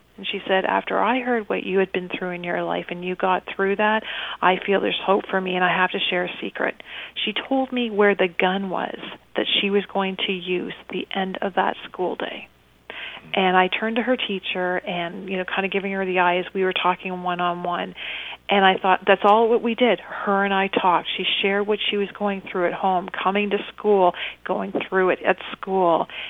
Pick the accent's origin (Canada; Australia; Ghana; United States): Canada; I'm proud to be Canadian.